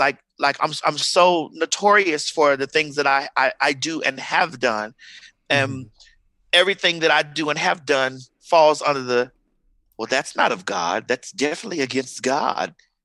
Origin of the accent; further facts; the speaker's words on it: Miami, Florida, United States; as a Black trans person growing up in Miami